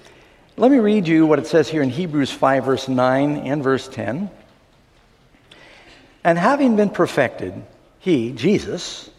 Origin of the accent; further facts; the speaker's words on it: New York City, New York, United States; I remember growing up in New York City that even in New York City, there were three or four channels.